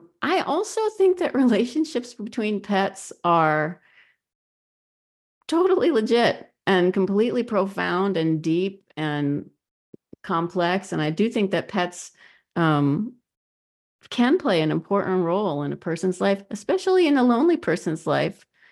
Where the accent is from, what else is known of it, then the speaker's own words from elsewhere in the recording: Mill Valley, California, United States; I did grow up in Marin. I grew up in Mill Valley.